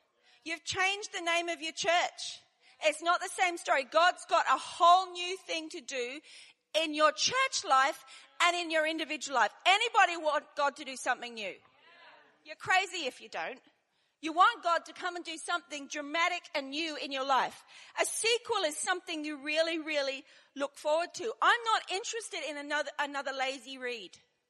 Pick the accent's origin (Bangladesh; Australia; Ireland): Australia; moved away as an adult; now in United Kingdom; And so we came from Australia 25 years ago. Dave and I was 4 months pregnant. We knew nobody in the UK whatsoever